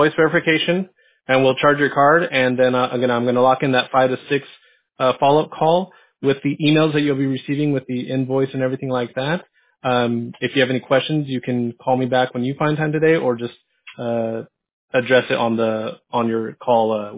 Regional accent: San Diego, California, United States; Well, good, because I grew up in San Diego, and if you're a Dodger fan, I may have to end this call early.

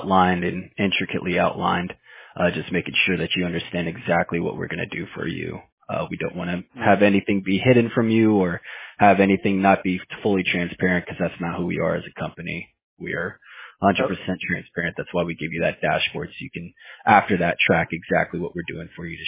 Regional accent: Houston, Texas, United States; I'm from Houston, Texas. My family's from El Salvador and Mexico, but I'm born and raised from Houston, Texas.

